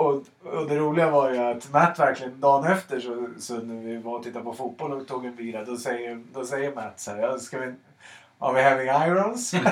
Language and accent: Swedish; Sweden; Jag upplever att jag är väldigt mycket svensk